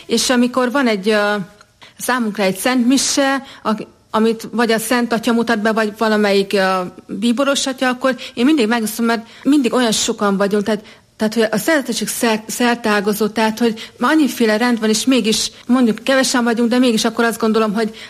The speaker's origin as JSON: {"language": "Hungarian", "town": "Jászárokszállás", "region": "Jász-Nagykun-Szolnok", "country": "Hungary", "tie": "born or raised there", "moved": "as an adult", "said": "Igen, tehát én jászárokszállásról származom, tehát egészen 2003-ban jöttem el jászárokszállásról, tehát tanulmányok, meg a rendbelépés véget is, úgyhogy de mindvégig ott éltem jászárokszálláson."}